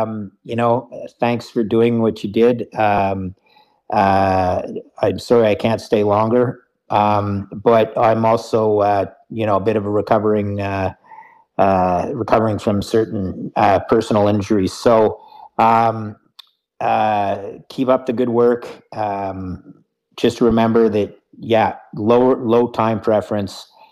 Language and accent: English; Canada; I, being Canadian, certainly am not as close to the SEC as many of your listeners are already.